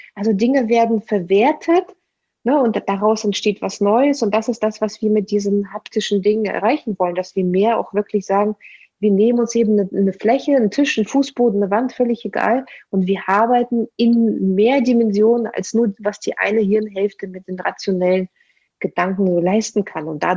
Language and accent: German; Russia; German is a second language; Ich bin ja als Russin wirklich in der deutschen Sprache so glücklich manchmal